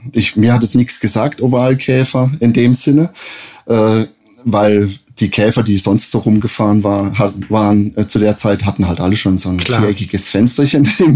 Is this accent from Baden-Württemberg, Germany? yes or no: yes; Freiburg, Baden-Württemberg, Germany; mit einem kleinen Anzeigeblättchen aus dem Raum Freiburg, wo ich herkomme